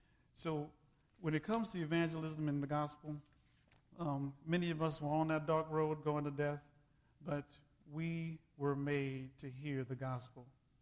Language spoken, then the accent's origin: English; Louisiana, United States; So I was raised in church also, and I was raised here in Louisiana.